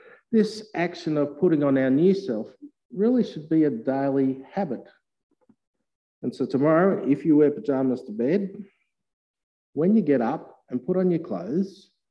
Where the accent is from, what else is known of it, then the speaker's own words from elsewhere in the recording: Australia; As an Australian, I love wearing shorts.